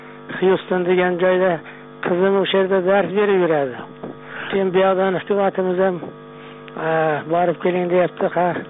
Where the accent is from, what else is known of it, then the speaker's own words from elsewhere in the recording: Qashqadaryo Region, Uzbekistan; Shu yerda men Qashqadaryoda tug'ilib o'sganman.